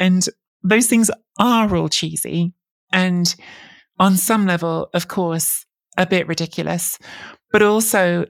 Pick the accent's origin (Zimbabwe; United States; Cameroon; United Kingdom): United Kingdom; England; I'm a second generation Italian. I grew up in England.